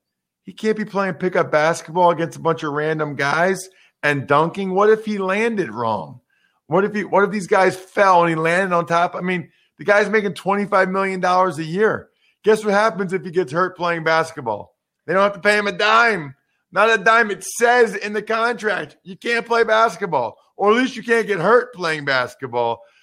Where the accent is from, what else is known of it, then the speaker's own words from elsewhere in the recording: Pennsylvania, United States; The Edmonton Elks? I'm from Pennsylvania.